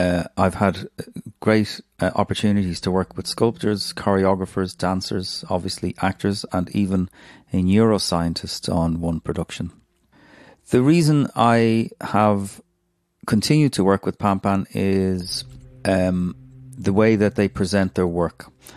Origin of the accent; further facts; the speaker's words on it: Ireland; I am an Irish audio engineer, sound designer